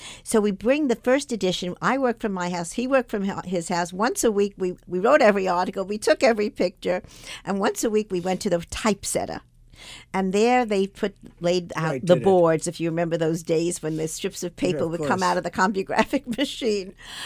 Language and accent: English; Brooklyn, New York, United States; And I was born in Brooklyn. I'm a Brooklyn right. girl.